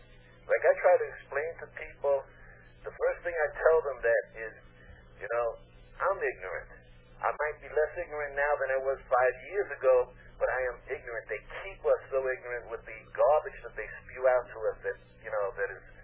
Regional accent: United States; And I tell them because, you know, I'm an American, and I believe in God. I have nothing to fear.

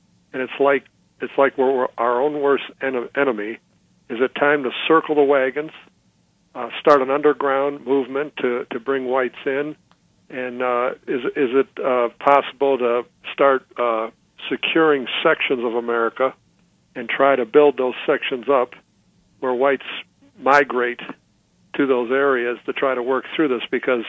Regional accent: Cleveland, Ohio, United States; But I grew up in the North, in the Cleveland area. I went through busing. I went through race riots at my school.

